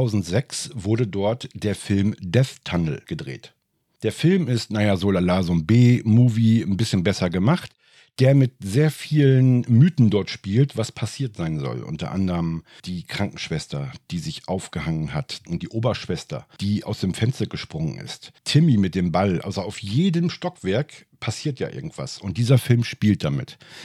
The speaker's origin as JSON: {"language": "German", "town": "Aurich", "region": "Lower Saxony", "country": "Germany", "tie": "born or raised there", "said": "als ich als kleiner Junge in den Bibliotheken von Aurich rumgestöbert habe nach paranormalen Sachen"}